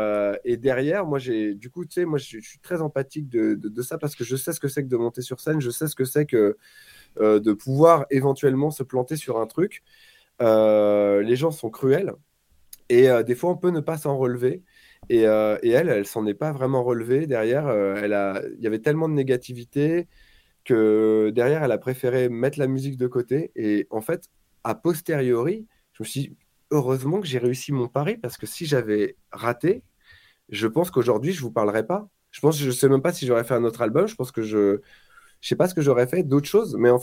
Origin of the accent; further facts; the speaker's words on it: Paris, Île-de-France, France; c'est ma ville, Paris. Je suis né à Paris, élevé à Paris, c'est le sport de mes parents. Nous, on est une famille. Où mon père est immigré d'Istanbul, on est arménien d'origine.